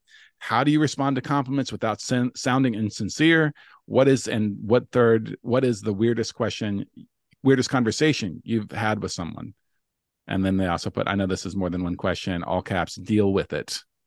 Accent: Louisville, Kentucky, United States; I am headlining the Planet of the Tapes in my hometown, Louisville, Kentucky.

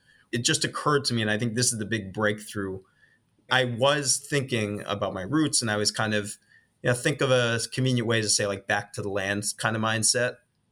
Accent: Massachusetts, United States; So I transferred back to my home state, Massachusetts.

